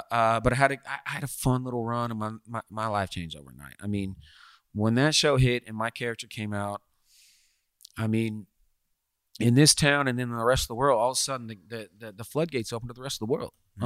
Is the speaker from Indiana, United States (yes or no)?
no; Dallas, Texas, United States; And keep in mind, I was born in Dallas, right? Like, I'm like, you know, that's where I'm from.